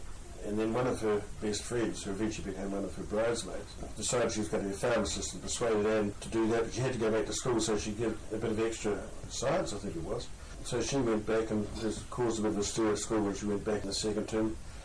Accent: Havelock North, Hawke's Bay, New Zealand; also born or lived in Palmerston North; And I was born in Palmerston North, as I said, in 1943. But the family at that time came to Havelock North, probably would have been 44, I suppose, but when I was about one or thereabouts.

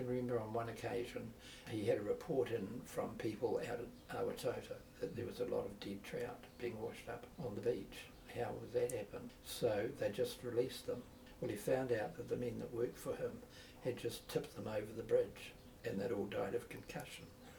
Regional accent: Taradale, Hawke's Bay, New Zealand; born there; I was born at Otatra in Taradale.

